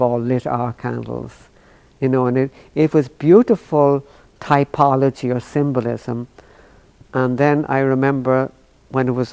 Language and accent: English; Ireland; I would take a few drinks as an Irishman